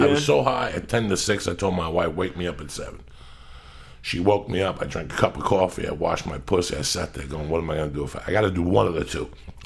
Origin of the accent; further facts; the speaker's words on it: New Jersey, United States; We just talk about different movies and different things that I grew up with in Jersey.